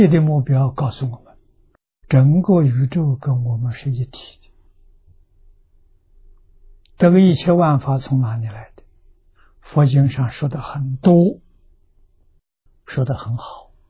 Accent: China; 相当于我们中国人所谓的圣人、贤人、君子

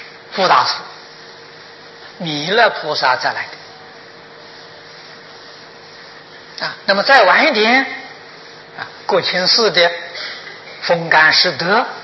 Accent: China; 我们中国人没想世界末日啊

